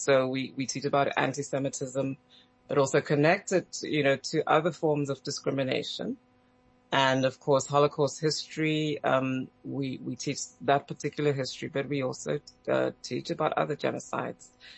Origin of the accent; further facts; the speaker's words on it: Zimbabwe; moved away as an adult; also born or lived in Namibia / London; now in Tucson, United States; Where was I born? Yeah, in Zimbabwe, and I grew up in Zimbabwe. I left Zimbabwe, I think, in 2004, I think, and moved first to Namibia and then to London, and now I live in the United States with my husband and child in Tucson, Arizona.